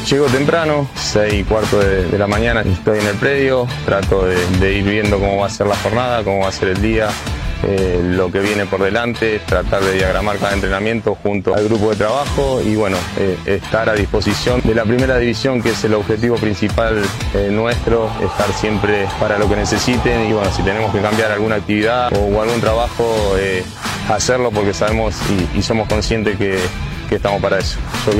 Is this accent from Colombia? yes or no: no; Pergamino, Buenos Aires Province, Argentina; Vengo de Pergamino, me radiqué definitivamente acá, formé una familia acá